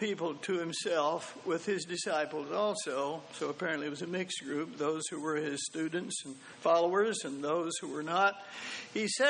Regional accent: Texas, United States; I'm a Texan. I'm a cotton picker. I've been humble all my life.

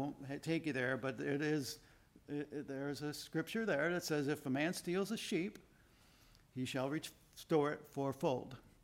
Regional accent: United States; but we're American citizens and we could go in, we could enter.

